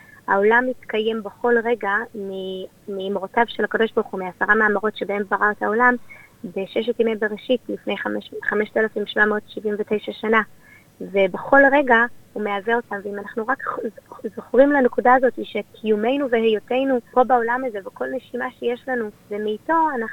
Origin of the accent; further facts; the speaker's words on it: Jerusalem, Jerusalem District, Israel; accent: Israeli; also born or lived in Melbourne, Australia; נולדתי במלבורן, וגדלתי שם עד שהייתי בת 10, המשפחה המורחבת שלנו בארץ, אז המשפחה שלי עשתה חזרה, עלייה לארץ, תושבים חוזרים, וכן, גדלתי בארץ, בירושלים